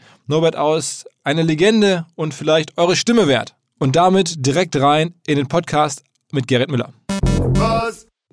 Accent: Essen, North Rhine-Westphalia, Germany; Und am 6. Februar in meiner Heimat, in Essen, sind wir auch am Start.

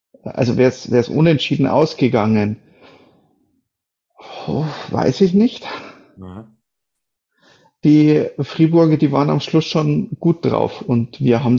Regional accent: Munich, Bavaria, Germany; Also da braucht man jetzt als Münchner auch nicht großartig drum rumreden.

